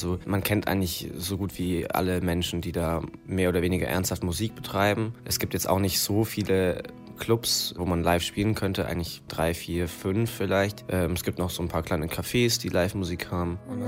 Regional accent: Würzburg, Bavaria, Germany; wir kommen aus Würzburg.

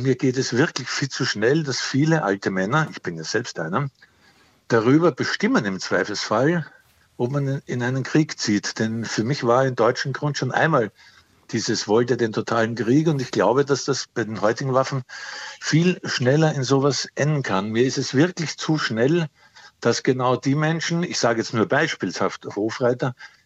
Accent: Austria; wenn ich mir das als Österreicher erlauben darf

